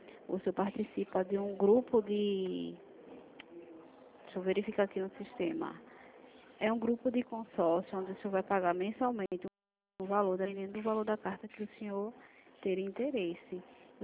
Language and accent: Portuguese; Recife, Pernambuco, Brazil; Não, eu sou daqui do Recife.